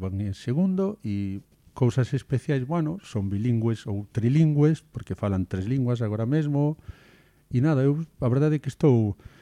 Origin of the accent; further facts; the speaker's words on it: Fene, Galicia, Spain; born there; also born or lived in Tomiño; eu nacín en Fene, preto de Ferrol, pero levei unha vida bastante de trotamundos. Bueno, cando era pequeno fun a 10 colexios diferentes e teño vivido aproximadamente en 7 ou 8 vilas e cidades diferentes.